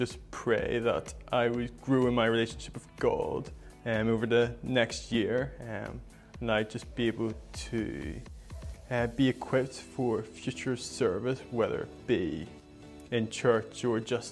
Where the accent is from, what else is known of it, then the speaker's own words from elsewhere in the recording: Bangor, Northern Ireland, United Kingdom; I'm from Bangor and I go to Hamilton Road Baptist Church.